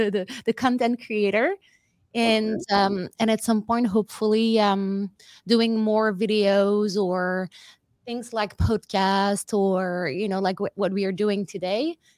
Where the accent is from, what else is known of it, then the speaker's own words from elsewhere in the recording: Wallonia, Belgium; moved away as an adult; So I'm originally from the French part of Belgium. Okay. And so I left the country over there in 2008, January 2008.